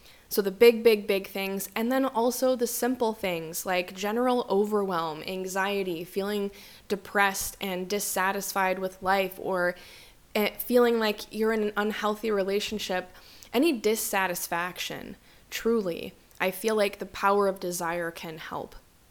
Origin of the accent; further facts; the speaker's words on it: Midwest, United States; small town Midwestern mentality is what I grew up with in the Midwest near Chicago.